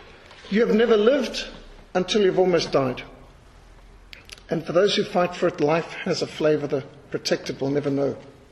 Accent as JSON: {"language": "English", "country": "Zimbabwe", "tie": "born or raised there", "said": "for all of us who had the privilege of growing up in Rhodesia."}